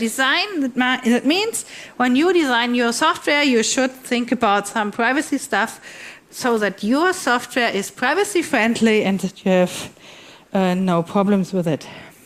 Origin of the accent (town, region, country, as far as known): Northern Germany, Germany